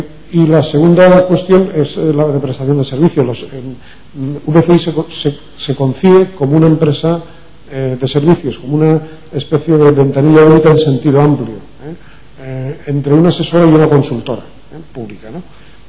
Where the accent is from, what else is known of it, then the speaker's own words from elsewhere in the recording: Valencian Community, Spain; como aquí somos todos muy valencianos, yo primero